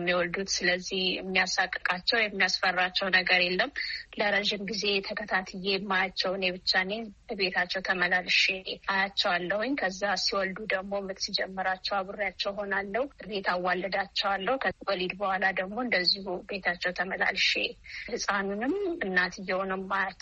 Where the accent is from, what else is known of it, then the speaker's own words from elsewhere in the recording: Ambo, Oromia, Ethiopia; also born or lived in Ginde Beret; የተወለድኩት በምዕራብ ሸዋ ዞን ግንደበረት ወረዳ ውስጥ ነው። ያደግኩት ደግሞ አምቦ ከተማ ነው።